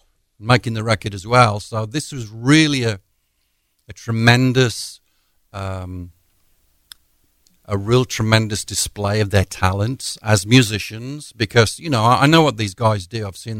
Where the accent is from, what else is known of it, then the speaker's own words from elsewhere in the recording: Walsall, West Midlands, United Kingdom; So, at Christmas time, back home in the homeland, in my hometown, Walsall, having some food with my brother, Nigel, and my nephew, Alex.